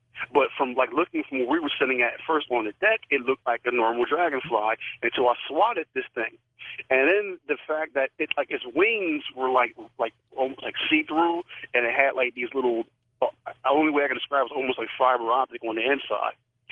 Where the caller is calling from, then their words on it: Harrisburg, Pennsylvania, United States; Hey, I'm calling from Harrisburg, Pennsylvania. … I listen to you guys on WHP 580 here.